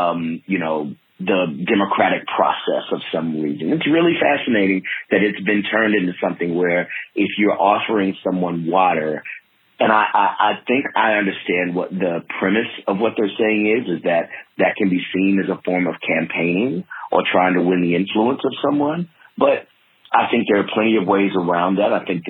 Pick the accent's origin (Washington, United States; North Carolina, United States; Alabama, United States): Alabama, United States; Huntsville; also born or lived in Nashville; now in Atlanta, United States; I'm, again, a native of Alabama. I was born in Nashville, but I was raised in Huntsville, Alabama. And I tell people I'm about as Southern as you get.